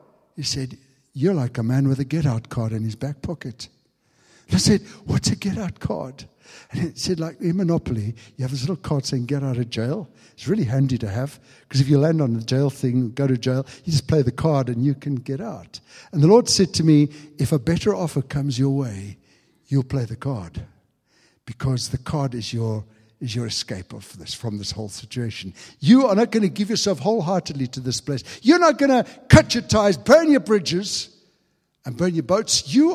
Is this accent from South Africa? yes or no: yes; South Africa; now in England; Very briefly, Dot and I came from South Africa to England